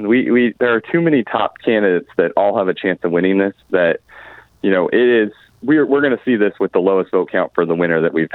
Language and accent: English; Portland, Oregon, United States; Even though I'm from Portland, I'm still everywhere meeting all of these people.